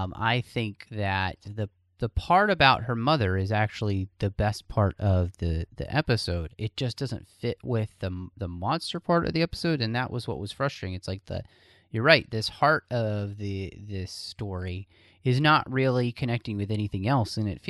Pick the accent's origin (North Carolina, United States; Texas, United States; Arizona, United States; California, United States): Texas, United States; So, and I'm from Texas.